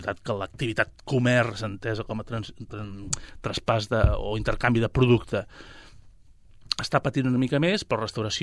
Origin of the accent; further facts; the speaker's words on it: Sabadell, Catalonia, Spain; sóc de Sabadell